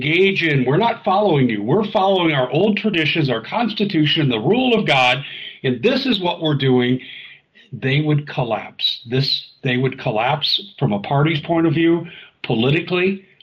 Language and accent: English; Colorado, United States; I grew up in Colorado. This is the worst winter I've ever seen.